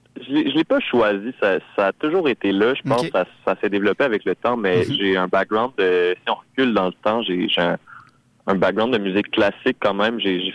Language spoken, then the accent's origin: French; Longueuil, Quebec, Canada; also born or lived in Saint-Lambert; Je suis né à Longueuil, je suis un petit gars de banlieue.